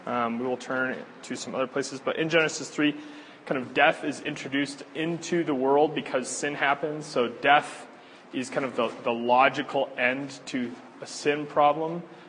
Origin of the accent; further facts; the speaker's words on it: Nebraska, United States; I've seen lots of those because I'm from Nebraska.